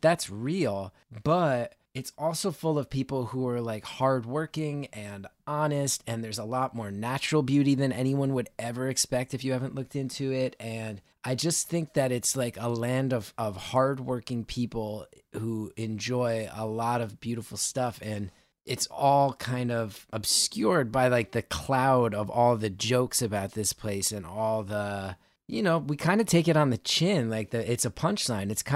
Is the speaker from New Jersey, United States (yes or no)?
yes; New Jersey, United States; I grew up in North Jersey.